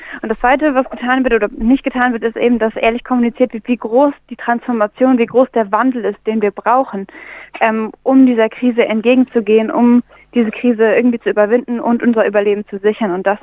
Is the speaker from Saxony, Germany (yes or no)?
yes; Leipzig, Saxony, Germany; Ich komme aus Leipzig.